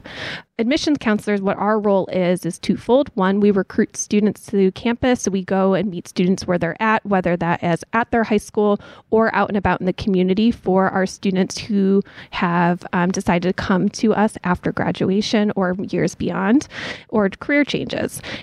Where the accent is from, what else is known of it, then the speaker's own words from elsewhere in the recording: Dalton, Massachusetts, United States; I'm born and raised in Berkshire County.